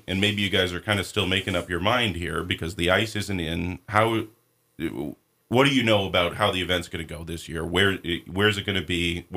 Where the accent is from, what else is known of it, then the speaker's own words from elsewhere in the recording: Minnesota, United States; This is something I grew up in Minnesota. This is a popular activity out there.